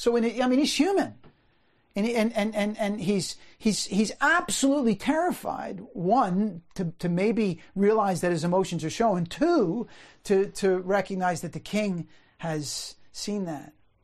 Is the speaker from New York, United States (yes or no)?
yes; New Rochelle, New York, United States; moved away; I grew up in New Rochelle. I've been gone from the place where I grew up for 40 years.